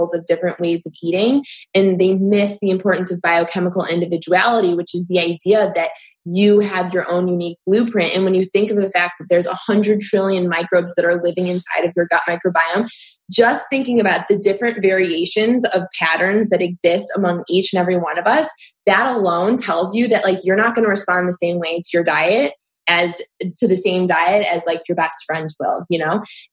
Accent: Cleveland, Ohio, United States; Like I always compare it to someone like LeBron James, obviously, since I'm from Cleveland

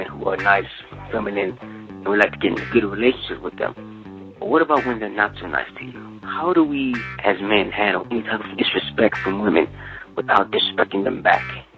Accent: New Orleans, Louisiana, United States; from New Orleans, Louisiana.

